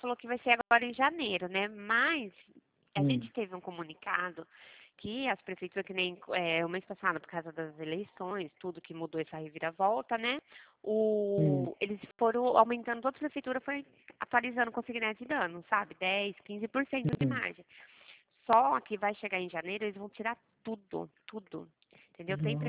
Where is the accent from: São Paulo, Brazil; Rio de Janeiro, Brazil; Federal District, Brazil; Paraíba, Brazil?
São Paulo, Brazil; Campinas; Campinas, isso.